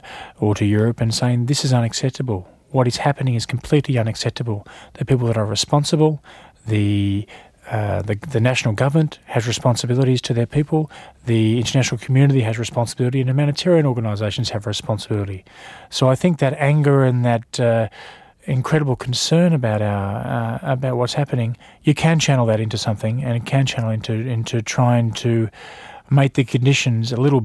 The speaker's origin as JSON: {"language": "English", "country": "Australia", "said": "I think being Australian, I have a cynicism for all political leaders"}